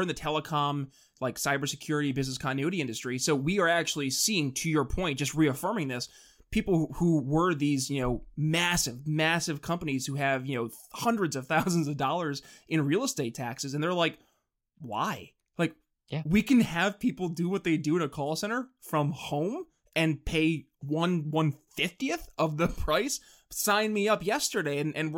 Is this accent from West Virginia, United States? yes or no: no; New York, United States; It's my home state. Go for it.